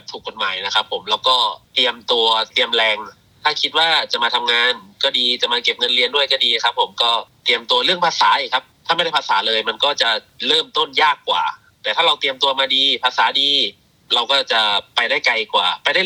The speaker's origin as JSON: {"language": "Thai", "region": "Northern Thailand", "country": "Thailand", "moved": "yes", "lives_now": "Australia", "said": "ผมเป็นคนภาคเหนือเนาะอาหารเหนือเนี่ยมันจะหากินยาก"}